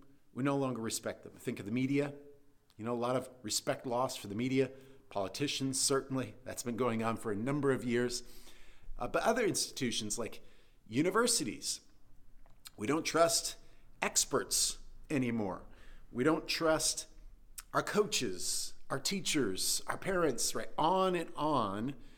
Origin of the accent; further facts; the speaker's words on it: United States; because as an American, growing up in American society, it seemed also very unnecessary to be so formal about things.